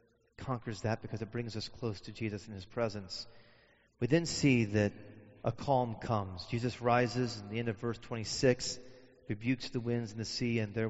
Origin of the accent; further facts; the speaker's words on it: United States; I'm an American, so of course, I do everything that I'm told.